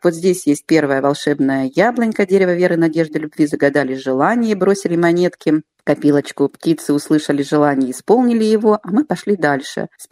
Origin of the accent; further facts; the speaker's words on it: Vologda, Vologda Oblast, Russia; Я действительно вологжанка, влюбленная в свой город